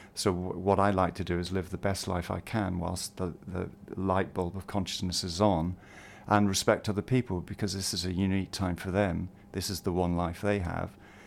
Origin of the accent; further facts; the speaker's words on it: Northern Ireland, United Kingdom; I grew up a Catholic in Northern Ireland, and I probably realised I was an atheist quite young, at about 12 or 13